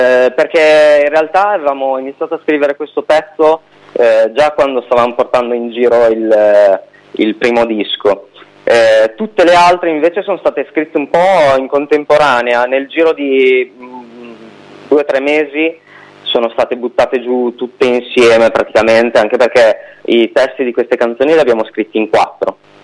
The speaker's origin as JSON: {"language": "Italian", "town": "Bologna", "region": "Emilia-Romagna", "country": "Italy", "said": "noi siamo di Bologna"}